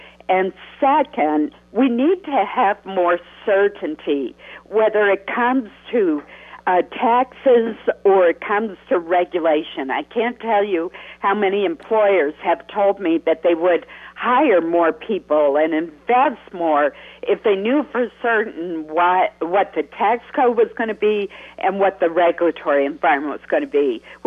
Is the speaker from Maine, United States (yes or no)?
yes; Caribou, Maine, United States; when I was growing up in Caribou